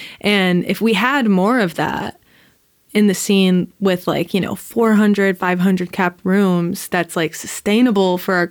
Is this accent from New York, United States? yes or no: yes; Rochester, New York, United States; That was, like, such a core memory growing up in Rochester.